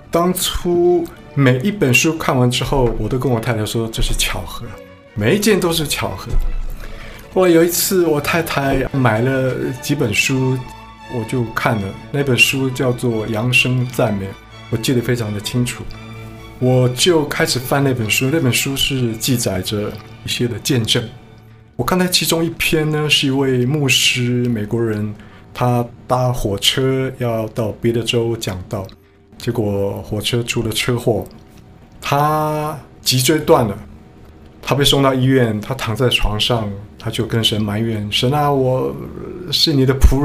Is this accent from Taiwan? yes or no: yes; Taiwan; also born or lived in United States; now in Canada; 我是从台湾来到加拿大的，在台湾的时候我对基督教非常没有好感